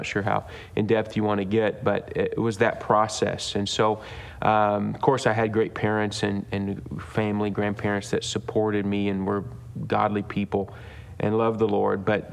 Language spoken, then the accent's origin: English; Indianapolis, Indiana, United States; Well, I grew up here in Indianapolis at Calvary Tabernacle. Grew up around IBC from the time I was a little guy.